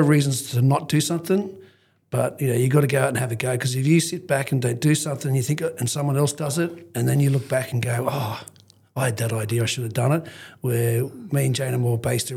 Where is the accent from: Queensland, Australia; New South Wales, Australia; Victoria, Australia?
New South Wales, Australia; now in Foster, Australia; I love it up here and how it slows down. It reminds me of a kid when I grew up on the Central Coast where it was a lot more calmer and slower.